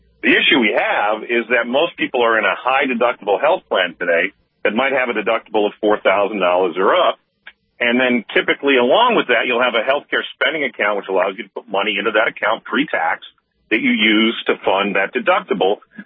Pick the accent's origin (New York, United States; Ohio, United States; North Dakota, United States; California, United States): North Dakota, United States; Bismarck; now in Sioux Falls, United States; I'm from Bismarck originally, and I just moved back to the real world, Sioux Falls, in December of this past year.